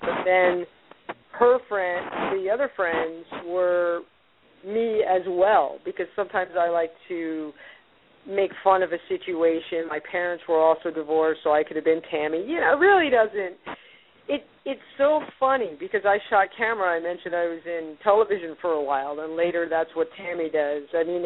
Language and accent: English; New York, United States; my experience in the 60s growing up in New York at Sheep's Meadow